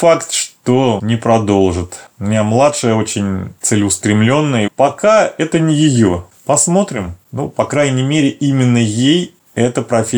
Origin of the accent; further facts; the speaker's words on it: Kazan, Tatarstan, Russia; Родился я в Казани, ходил в школу общеобразовательную.